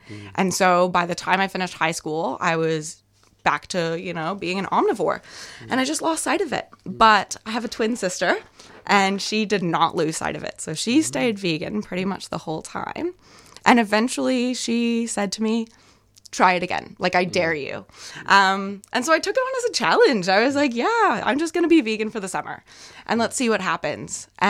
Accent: Canada; moved away as an adult; also born or lived in New Zealand; So I'm from Canada, and I moved to New Zealand of March of 2024.

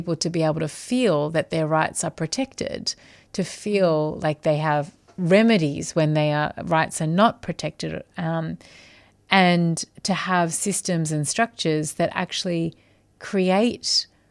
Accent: Australia; and I am Australian, although I live overseas

